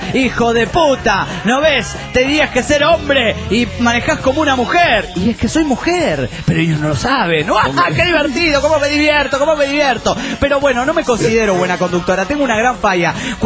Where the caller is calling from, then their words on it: Villahermosa, Tabasco, Mexico; de Villahermosa, Tabasco, México.